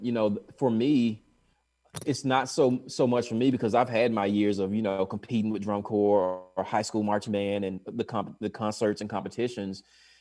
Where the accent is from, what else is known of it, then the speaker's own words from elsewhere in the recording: Tennessee, United States; even though I'm not a Titan fan. I'm just from Tennessee.